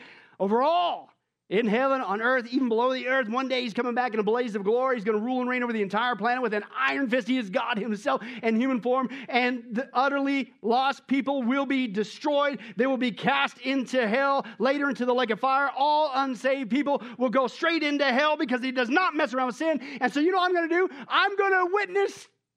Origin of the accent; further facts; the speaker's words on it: Midwest, United States; I grew up in the Midwest.